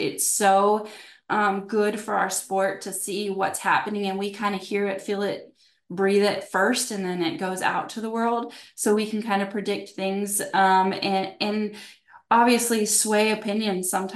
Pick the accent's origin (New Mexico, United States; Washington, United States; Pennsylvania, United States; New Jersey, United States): New Mexico, United States; born there; now in Stephenville, United States; I was born in New Mexico, and Stephenville is known as the cowboy capital of the world.